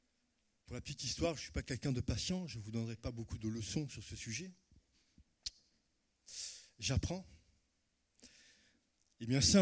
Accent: France; Nous sommes français, cartésiens

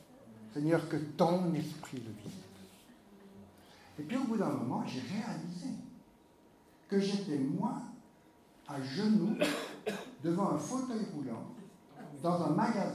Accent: Switzerland; je viens de Suisse.

